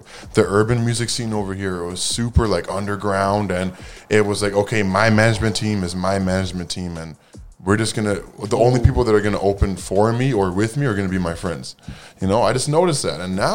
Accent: Toronto, Ontario, Canada; Unless you're from Toronto, I would think so. Not for me, at least, because, you know, this is where I grew up.

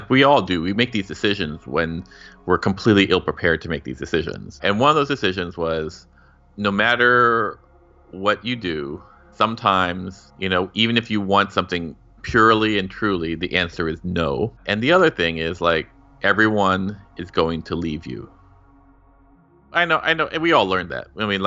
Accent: Los Angeles, California, United States; also born or lived in Glendale, United States / Thailand / Rockville, United States / San Francisco, United States; I was born in Glendale. We moved to Thailand for 2 years, where my brother was born. Then we moved to Rockville, Maryland, until basically beginning of middle school, then to San Francisco, and then to Los Angeles again for high school.

